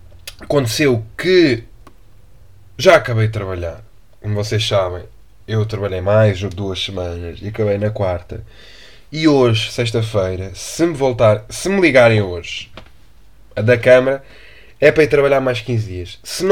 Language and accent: Portuguese; Lisbon, Portugal; Vocês sabem que eu sou aqui da zona de Lisboa, para quem me ouve de fora, e as minhas costas são o Rio Tejo.